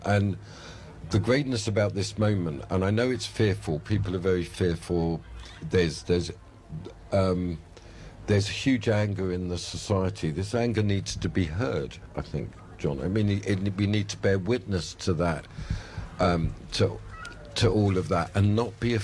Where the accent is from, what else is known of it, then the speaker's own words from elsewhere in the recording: Stamford Hill, London, United Kingdom; I mean, I come from Stamford Hill, you were saying earlier.